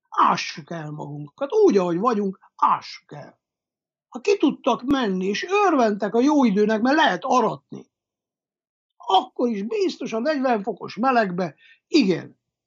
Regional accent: Székely Land, Romania; Emlékszem én, hogy 59-ben születtem, 64-ben volt a kollektivizálás. De ugye a Székelyföldre, mire eljutott, 65-66, mert nagy fiú voltam.

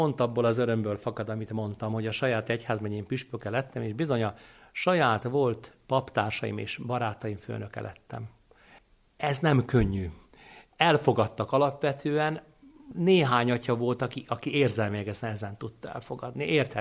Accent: Hungary; Mondtam, hogy én Magyarországról vagyok

